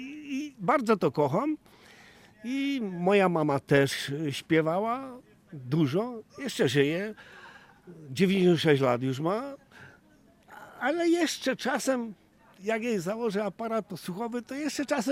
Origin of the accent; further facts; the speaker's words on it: Zgłobień, Subcarpathian Voivodeship, Poland; Tyle, że przyszedłem ze Zgłobnia, ze Zgłobnia, to ja jestem ze Zgłobnia.